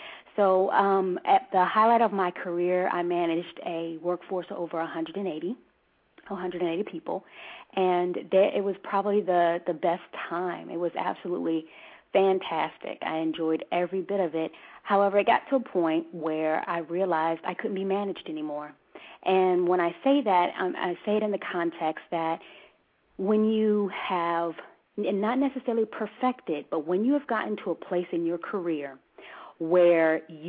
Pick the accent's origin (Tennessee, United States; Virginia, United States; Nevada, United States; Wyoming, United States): Virginia, United States; now in Hawaii, United States; No, I reside in Hawaii. I'm originally from Virginia, and we took a 2-year assignment to come to Hawaii